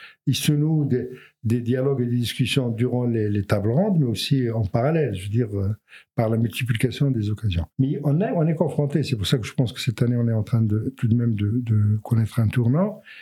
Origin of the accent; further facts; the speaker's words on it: Morocco; On n'est pas que Marocain. On est Marocain, mais on est aussi Jibli, Fassi, Soussi, etc.